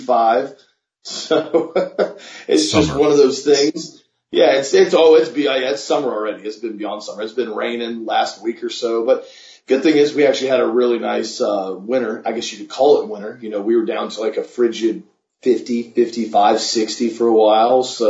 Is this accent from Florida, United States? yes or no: yes; Florida, United States; as a young child, I grew up in Florida, especially Central Florida, which is very, you know, is a remote area. It's all orange groves around here, very conservative area.